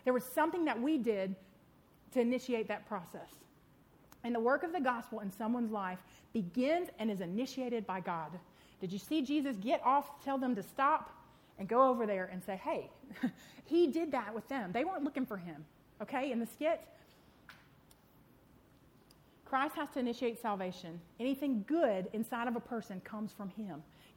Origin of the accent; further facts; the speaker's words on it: Lynchburg, Virginia, United States; So I grew up in Lynchburg, Virginia, and my dad was a children's pastor there.